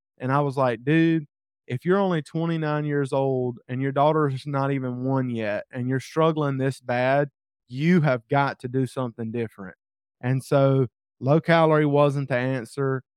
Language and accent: English; the South, United States; growing up in the South, we ate tons of fried food and country food